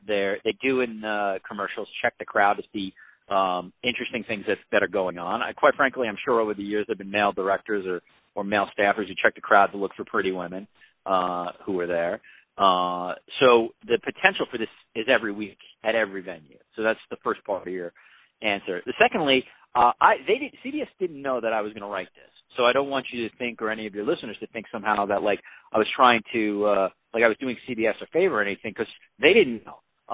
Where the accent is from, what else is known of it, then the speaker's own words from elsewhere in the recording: New York, United States; So the SEC, I probably, as a New Yorker, I probably watch the SEC Network